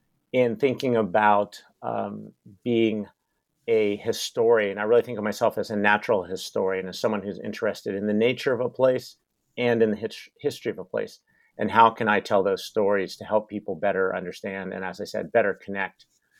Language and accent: English; Washington, United States; But growing up on Puget Sound, for those of you who aren't familiar with Puget Sound, it's that body of water that is between the Olympic Mountains and the Cascade Mountains in Western Washington